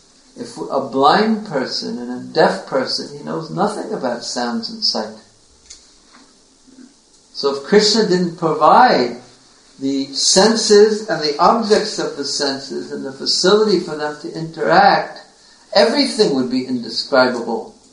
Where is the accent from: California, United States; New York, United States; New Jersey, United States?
New York, United States; But because I'm from New York, you know, everything, you see everything in New York.